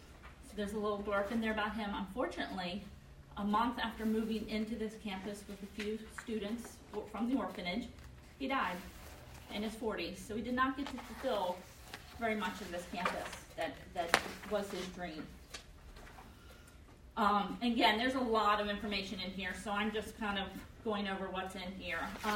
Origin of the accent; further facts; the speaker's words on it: Delaware, United States; I was raised here in Delaware. I'm an 89 graduate from Dover High School.